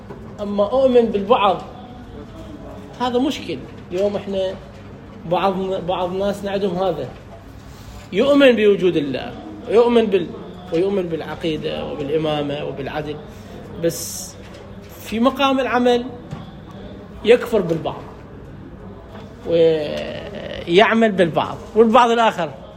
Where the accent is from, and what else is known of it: Iraq